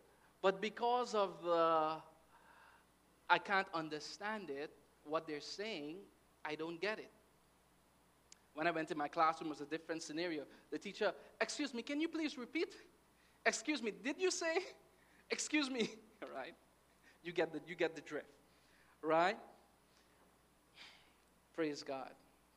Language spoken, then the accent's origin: English; Guyana; moved away; also born or lived in Bahamas; I remember when I went to the Bahamas, and we moved from Guyana to the Bahamas, and the guys had an accent.